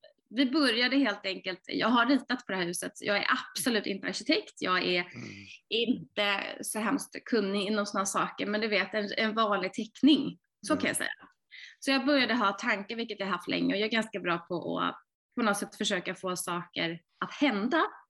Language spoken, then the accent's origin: Swedish; Stuvsta, Stockholm County, Sweden; det är mitt barndomshem. Ett litet 30-talshus som ligger i beläget i Stuvsta. 10 minuter från Stockholm ungefär, med tåg. Och här har jag vuxit upp